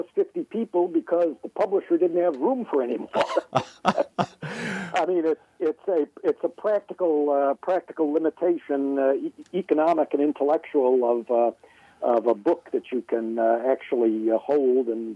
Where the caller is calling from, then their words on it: Atlanta, Georgia, United States